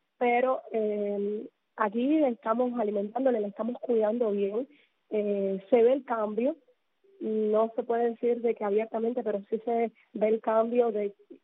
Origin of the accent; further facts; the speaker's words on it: Cuba; como buen cubano